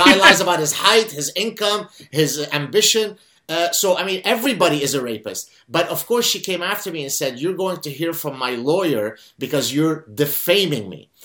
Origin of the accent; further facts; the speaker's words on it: Lebanon; I'm from Lebanon, brown man, I'm Jewish, I am overweight